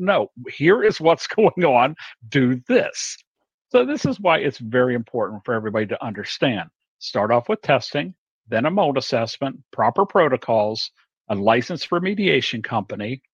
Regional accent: Ohio, United States; Originally Ohio, small town south of Columbus.

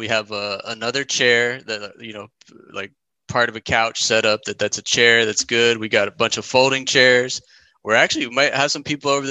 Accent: Pennsylvania, United States; born there; also born or lived in Arizona; No, I was born in Montgomery County, which is about an hour from Philadelphia, an hour from Amish country, kind of in between.

